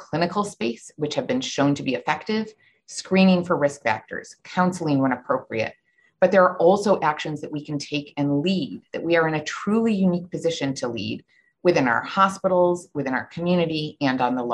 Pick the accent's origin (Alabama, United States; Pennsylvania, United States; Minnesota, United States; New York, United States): New York, United States; Buffalo; And, you know, I'm from Buffalo originally, and so the Buffalo shooting hit close to home.